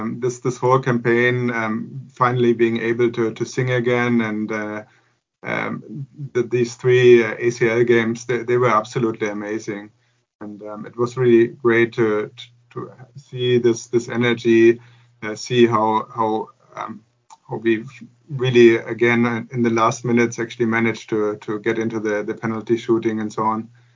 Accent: Germany; English is a second language; moved away as an adult; now in Japan; I'm originally from Germany

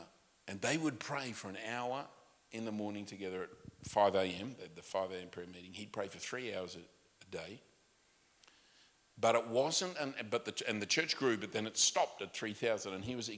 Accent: Australia; I grew up in Australia.

